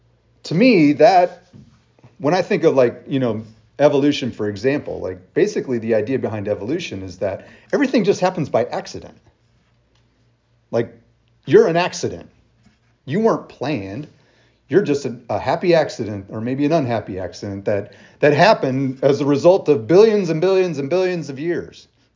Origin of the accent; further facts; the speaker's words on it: Wyoming, United States; I grew up in Wyoming. Like, how in the world did I end up in West Virginia, of all places, in Pleasant Grove Baptist Church out in the middle of, you know, Preston County?